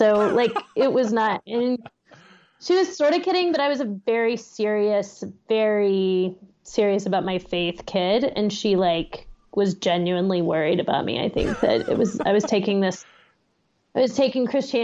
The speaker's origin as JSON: {"language": "English", "town": "Austin", "region": "Texas", "country": "United States", "tie": "born or raised there", "said": "But I grew up in Austin also."}